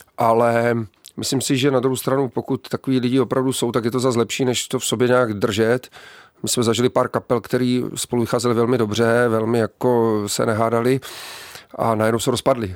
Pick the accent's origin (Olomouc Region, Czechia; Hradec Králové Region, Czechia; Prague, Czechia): Olomouc Region, Czechia; Šumperk; To je například, že jak jsme ze Šumperka, takže jedu na rozhovor do Prahy